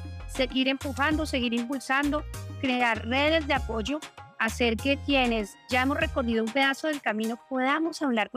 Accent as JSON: {"language": "Spanish", "country": "Colombia", "said": "ya que siendo colombiana puedo hablar más de mi país que de otro."}